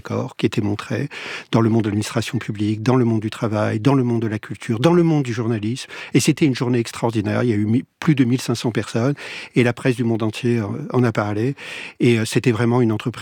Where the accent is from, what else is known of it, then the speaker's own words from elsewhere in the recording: Antony, Île-de-France, France; quand j'étais gamin, j'ai grandi à Antony